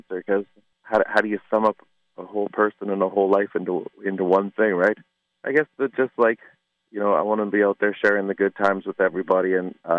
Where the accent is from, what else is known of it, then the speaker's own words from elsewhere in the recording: Manitoba, Canada; I grew up in Manitoba on the prairies in a tiny little farming town of about 300 people.